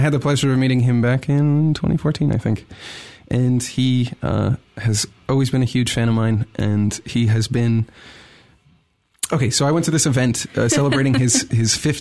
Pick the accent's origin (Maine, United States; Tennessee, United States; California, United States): California, United States; Believe it or not, I come from San Francisco, like a couple hours north of San Francisco